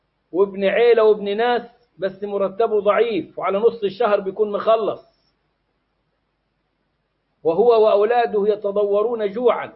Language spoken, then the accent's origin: Arabic; Egypt